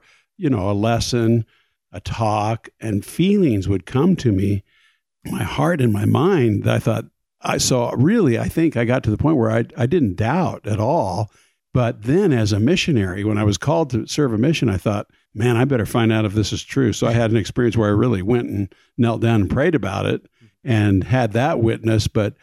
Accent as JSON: {"language": "English", "town": "Bakersfield", "region": "California", "country": "United States", "tie": "born or raised there", "said": "I'm from Bakersfield, California, and I grew up in a family that was actually not very active"}